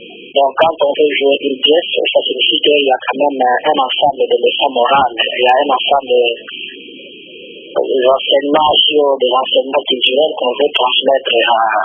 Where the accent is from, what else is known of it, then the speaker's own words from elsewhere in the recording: DR Congo; chez nous, en République démocratique du Congo